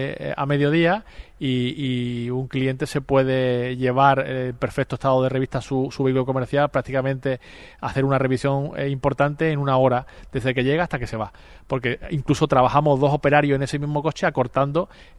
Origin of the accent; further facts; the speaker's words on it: Spain; primero como español, y luego, evidentemente